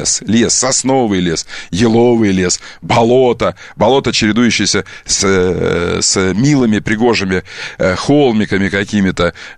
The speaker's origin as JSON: {"language": "Russian", "town": "Kerch", "region": "Crimea", "country": "Ukraine", "tie": "born there", "said": "несмотря на то, что я родился в Керчи, да, потому что я вырос в лесах, я лесной человек."}